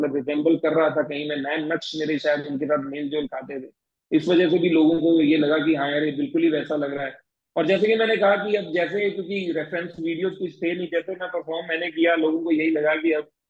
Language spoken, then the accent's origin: Hindi; Abohar, Punjab, India; मैं सर आता हूँ पंजाब में, एक शहर है अबोहर, और मैं वहीं पैदा हुआ, वहीं बड़ा हुआ सर। तो वो एक बहुत प्यारा सा शहर है अबोहर में, मैं शहरी बैकग्राउंड से आता हूँ, लेकिन कहीं ना कहीं मेरे गाँव से भी मेरे रूट्स हैं। जैसे मेरा साथ में खुईया मेरा गाँव है